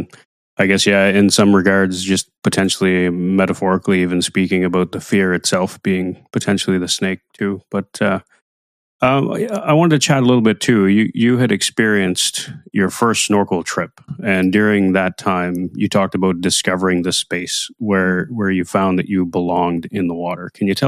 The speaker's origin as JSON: {"language": "English", "country": "Trinidad & Tobago", "tie": "born or raised there", "said": "I seem to recall as a kid growing up in Trinidad"}